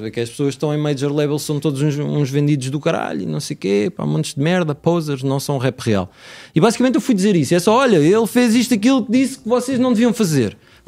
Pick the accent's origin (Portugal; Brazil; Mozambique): Portugal; Torres Novas, Centro; Eu sou de Torres Novas. Sou de Torres Novas, mas já vivo cá.